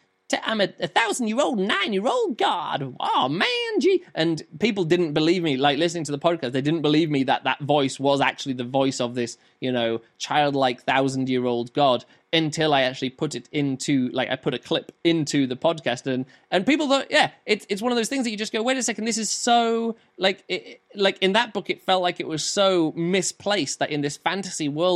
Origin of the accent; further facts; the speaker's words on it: Lancaster, North West England, United Kingdom; I'm from Lancaster, me, yup